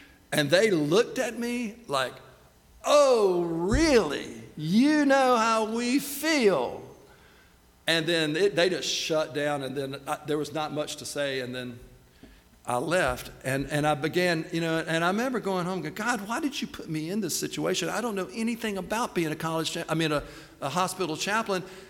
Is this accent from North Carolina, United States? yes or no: yes; Laurel Hill, North Carolina, United States; I'm from Laurel Hill, and it's huge.